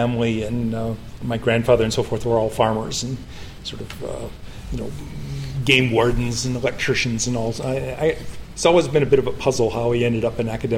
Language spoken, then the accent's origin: English; Moscow, Idaho, United States; Moscow, Idaho. Named after the one in Russia.